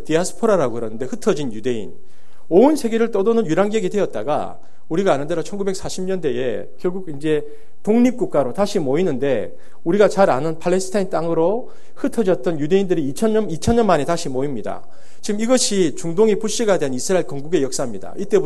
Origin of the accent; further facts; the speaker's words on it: Busan, South Korea; 이런 걸 제가 부산에 살았는데 이게 표준어인지 한국말인지 일본말인지 뭐 구루마 이런 말 있잖아요. 그리고 심지어는 이빠이라는 말도 썼습니다. 이게 한국말인지 일본말인지 모르고 컸어요.